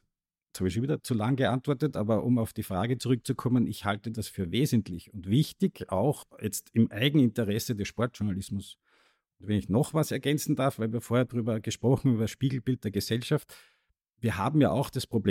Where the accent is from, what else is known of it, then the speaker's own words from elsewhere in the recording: Austria; am einfachsten geht es bei uns in Österreich immer mit dem Beispiel Tennis, mit Thomas Muster und Dominik Thiem